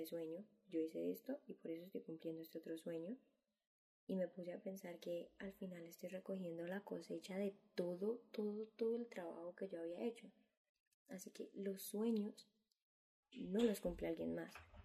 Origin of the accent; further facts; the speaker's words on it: Colombia; now in Spain; yo soy de Colombia, para los que no saben, pero vivo aquí en España